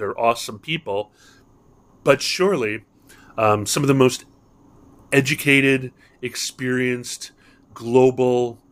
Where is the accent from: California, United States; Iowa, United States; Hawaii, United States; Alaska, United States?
Hawaii, United States; growing up in Hawaii and needing to pass as local, even though I was Haole